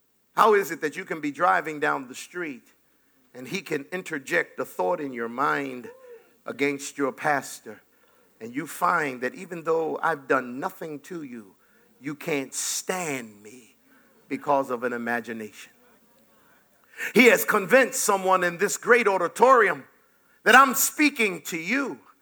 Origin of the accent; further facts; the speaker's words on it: Jamaica; I'm not. I'm Jamaican.